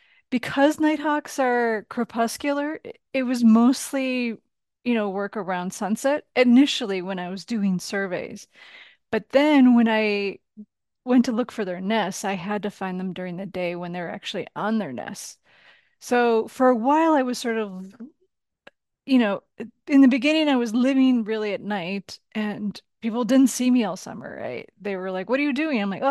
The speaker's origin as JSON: {"language": "English", "region": "Midwest", "country": "United States", "lives_now": "Portland, United States", "said": "I am from the Midwest, but I live in Portland now."}